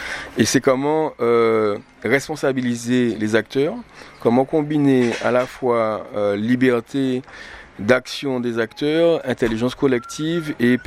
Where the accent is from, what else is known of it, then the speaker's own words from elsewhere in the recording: Martinique; je suis martiniquais, je suis martiniquais, j'ai grandi, je suis né en Martinique, j'ai grandi en Martinique, j'ai des parents martiniquais, mais j'ai aussi une mère qui est guadeloupéenne, donc j'ai des racines.